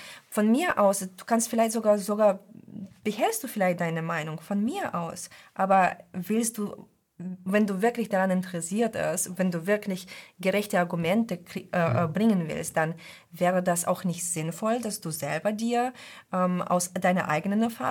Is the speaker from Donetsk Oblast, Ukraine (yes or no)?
yes; Donetsk, Donetsk Oblast, Ukraine; okay, ich komme aus Donetsk, natürlich berichte ich aus Donetsker Sichtweise